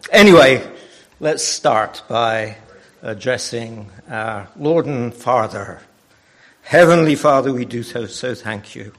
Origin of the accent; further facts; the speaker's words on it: England, United Kingdom; moved away; When I moved to this country, I came from England, and our dear friend Harry Alexander was here.